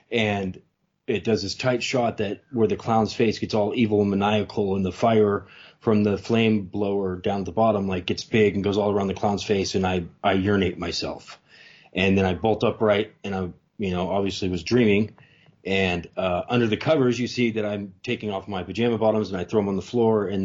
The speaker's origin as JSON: {"language": "English", "town": "Concord", "region": "California", "country": "United States", "tie": "born or raised there", "said": "that's Napa's, you know, several hours away from where I grew up in Concord in the Bay Area."}